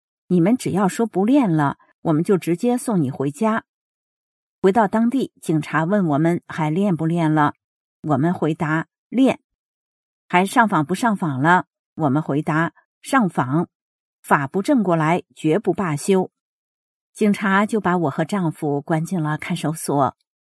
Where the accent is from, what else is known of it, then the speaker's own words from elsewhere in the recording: China; 我说，我是中国人。他说，你不能这么说话呀。我说，我咋说话？他说，你说你当地是哪儿的？我说，我就是中国的。